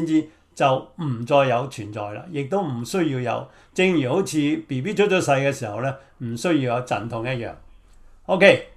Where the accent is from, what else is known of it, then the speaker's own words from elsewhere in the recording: China; 即係好似我哋中國人啫嘛，即係搽萬金油啊，搽白花油啊